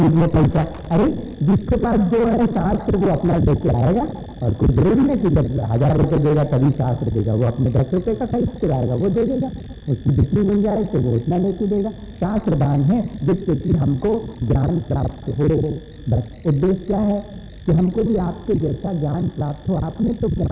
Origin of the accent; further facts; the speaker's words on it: Jaipur, Rajasthan, India; हमने जरा ही सा ये कहा कि हम जयपुर से आए हैं